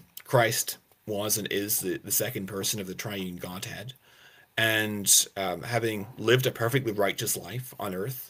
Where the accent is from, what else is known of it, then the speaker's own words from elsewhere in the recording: Glasgow, Scotland, United Kingdom; I'm from the UK, right? So I'm actually Scottish. I was born and raised in the suburb of Glasgow. So I'm kind of Glaswegian, believe it or not.